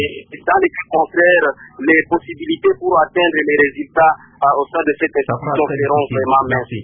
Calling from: Uvira, South Kivu, DR Congo; mais ici chez nous à Uvira et à Fizi, et où il y a aussi la présence de plusieurs médias, on ne voit même pas sa présence.

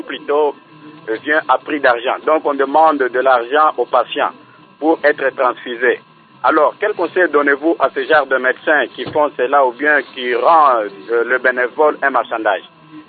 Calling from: Kananga, Kasaï-Central, DR Congo; ici chez nous à Kananga

